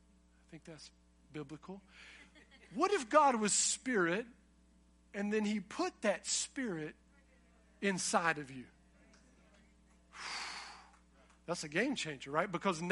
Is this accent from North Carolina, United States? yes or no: yes; North Carolina, United States; I didn't mind it, you know. I'm from Eastern North Carolina.